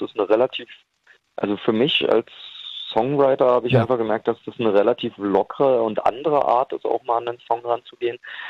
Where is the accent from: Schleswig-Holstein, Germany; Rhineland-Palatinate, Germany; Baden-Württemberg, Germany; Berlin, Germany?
Berlin, Germany; born there; Naja, ich bin hier geboren. Ich habe da die Liebe für Berlin eh im Herzen.